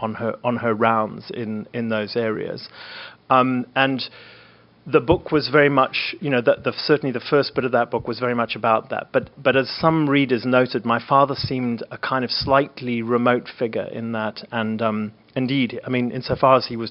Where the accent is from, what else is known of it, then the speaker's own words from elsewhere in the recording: Zimbabwe; It was about growing up in Zimbabwe.